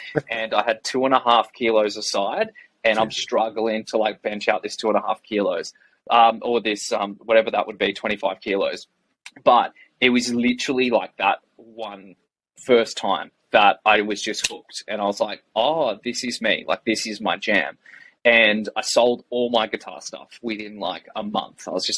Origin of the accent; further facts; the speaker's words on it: Canberra, Australian Capital Territory, Australia; now in Perth, Australia; which is actually how I ended up in Perth because I grew up in Canberra, came here for the Nationals 1 year.